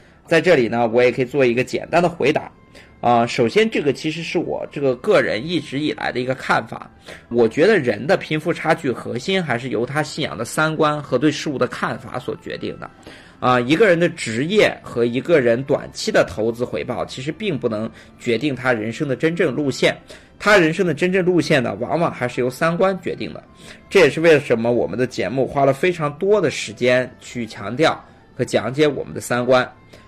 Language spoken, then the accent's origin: Chinese; Huizhou, Guangdong, China; 这时候我回到了我的家乡啊，广东惠州啊，现在我就在广东惠州给大家拜个年。